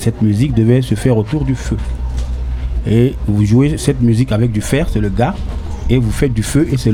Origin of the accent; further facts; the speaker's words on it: Togo; Et moi je viens du pays Ébé du Togo.